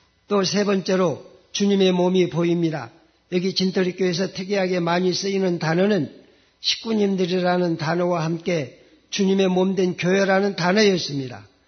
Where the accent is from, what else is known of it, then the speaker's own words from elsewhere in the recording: North Jeolla, South Korea; 저는 강 목사님의 처음 목회지인 정읍소성 기린교회 옆 동네에서 태어나고 거기서 20대까지 살았습니다.